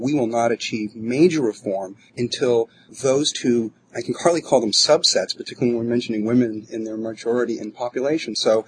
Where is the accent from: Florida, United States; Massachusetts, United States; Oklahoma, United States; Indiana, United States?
Massachusetts, United States; the country clubs that I grew up with on Cape Cod